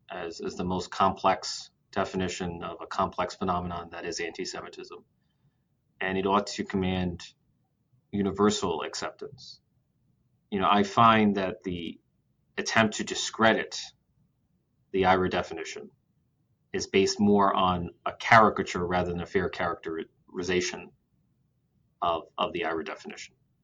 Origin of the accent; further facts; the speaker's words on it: New York City, New York, United States; The starting point for me is the Bronx. I was born and raised in Bronx, New York, which is one of the poorest counties in America. I spent most of my life in poverty.